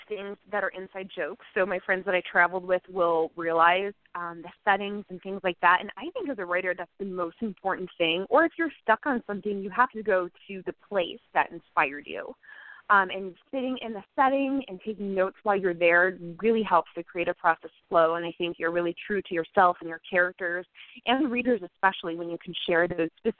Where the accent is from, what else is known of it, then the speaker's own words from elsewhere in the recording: Ohio, United States; I've been twice, but I am from Ohio. So I am just the northeast of the United States.